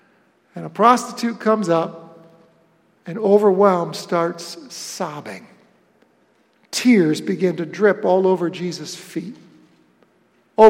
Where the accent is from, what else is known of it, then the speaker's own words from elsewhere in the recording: Rochester, New York, United States; An example from my hometown, home area of Rochester, New York.